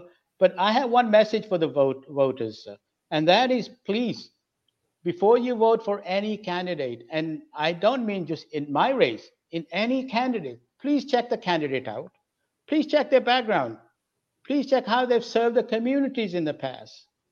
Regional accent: England, United Kingdom; moved away as an adult; also born or lived in Pakistan; now in Florida, United States; I was born in Pakistan, and I was 9 years old when my parents moved to England, Britain. And I grew up in Britain for school, college, et cetera, before I left. And I've been here over 30 years in Florida.

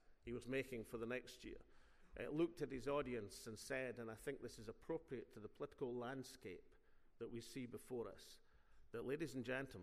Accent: Scotland, United Kingdom; I'm a Scottish Presbyterian

